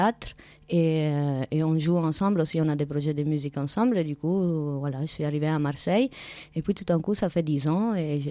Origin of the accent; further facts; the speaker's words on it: Ticino, Switzerland; je suis née et j'ai grandi dans la Suisse italienne, dans le Tessin. Mais ma mère est suisse allemande et mon père est italien du Friuli, de Udine, de la région à côté de Venise.